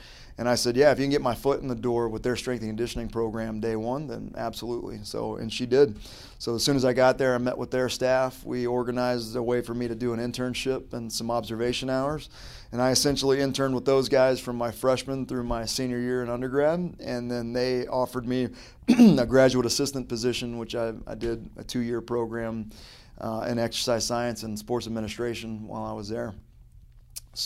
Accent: Baton Rouge, Louisiana, United States; now in Las Vegas, United States; You know, growing up, I grew up in the South, Louisiana, Baton Rouge, Louisiana, and played just about every sport as a kid traditionally that Americans play.

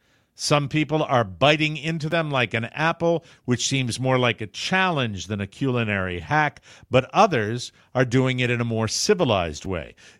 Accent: Connecticut, United States; The 10 worst states for road trips are Delaware, Connecticut, my home state, Rhode Island, Vermont.

